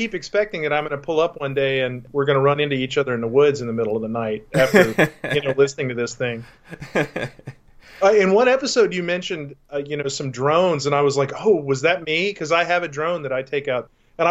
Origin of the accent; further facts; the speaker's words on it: Texas, United States; And I grew up in Texas, and most of the stuff I researched was sort of our legends down there.